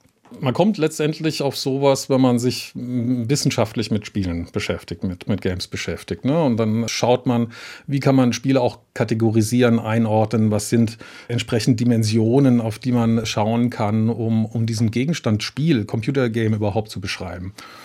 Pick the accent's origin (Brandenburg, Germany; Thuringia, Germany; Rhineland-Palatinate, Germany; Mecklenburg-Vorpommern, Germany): Rhineland-Palatinate, Germany; Mainz; Ich bin Mainzer, ja.